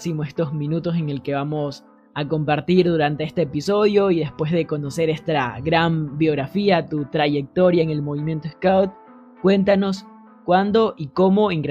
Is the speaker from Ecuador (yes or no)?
yes; Ecuador; yo soy de Ecuador